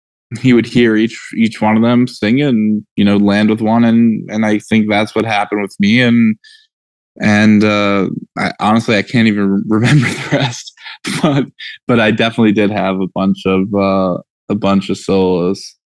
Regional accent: Manhattan, New York, United States; You know, I grew up in Manhattan.

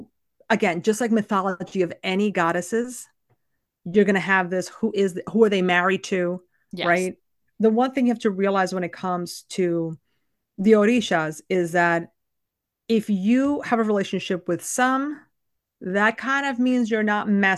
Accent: New York City, New York, United States; born there; Like, I'm from New York. I literally was born in New York City

